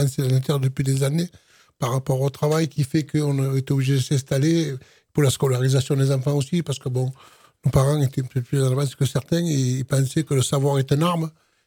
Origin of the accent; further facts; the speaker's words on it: Grand Est, France; À l'Est, j'habite à l'Est depuis des années. J'ai grandi à l'Est, je vis à l'Est, je travaille à l'Est.